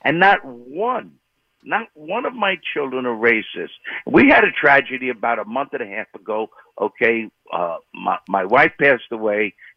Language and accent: English; Brooklyn, New York, United States; I'm 73. I grew up in Bed-Stuy. My dad had a liquor store in Bed-Stuy.